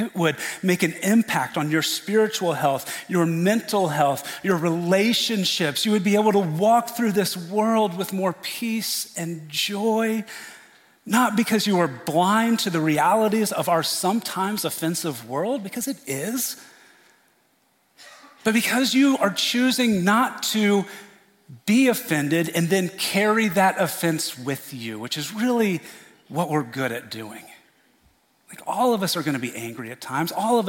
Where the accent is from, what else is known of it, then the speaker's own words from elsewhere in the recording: Indiana, United States; I am from Indiana. And fail and fail, fail and fail, they can sound a lot alike, you know, and depending on where you are.